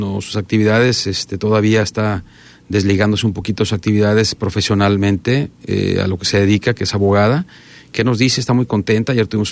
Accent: Atenguillo, Jalisco, Mexico; también de Huachinango, de Atenguillo, mi tierra.

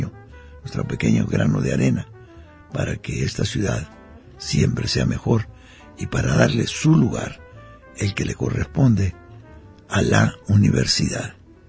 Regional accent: Puerto Vallarta, Jalisco, Mexico; somos vallartenses, orgullosos vallartenses, privilegiados vallartenses de vivir en este paraíso que es nuestra ciudad. Y también somos mexicanos

